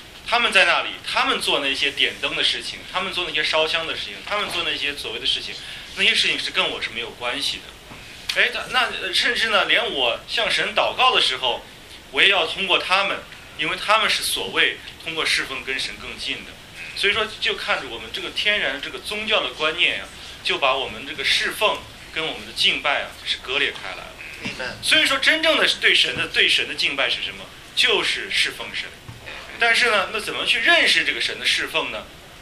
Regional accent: Shandong, China; 对，我老家也是山东的

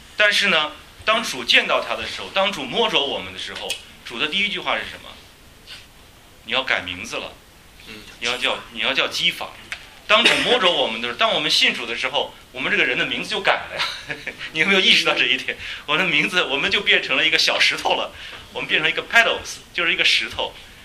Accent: China; 我们从国内来的话应该很有感觉

